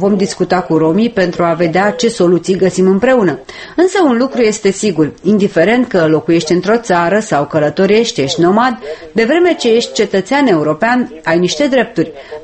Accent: Romania; Ca româncă vă pot spune

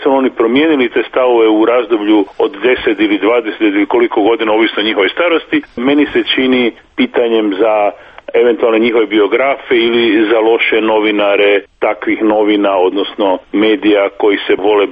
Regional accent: Croatia; u kojem sam ja kao Hrvat odgovoran za sve Hrvatice i Hrvate

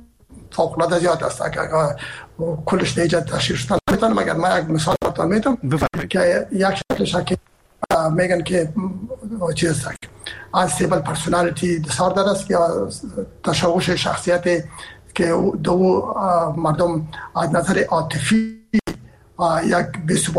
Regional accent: Herat, Afghanistan; ما که هستم از هرات هستم و پدر و مادر بعد هرات هستن

